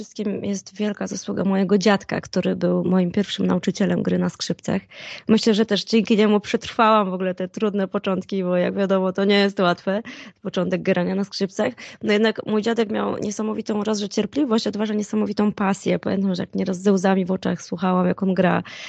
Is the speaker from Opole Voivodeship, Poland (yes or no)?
no; Sędziszów Małopolski, Subcarpathian Voivodeship, Poland; now in Gdańsk, Poland; teraz od wielu, wielu lat mieszkam w Gdańsku, ale pochodzę z Podkarpacia i właśnie tam mój dziadek mnie uczył grać na skrzypcach, tam stawiałam swoje pierwsze kroki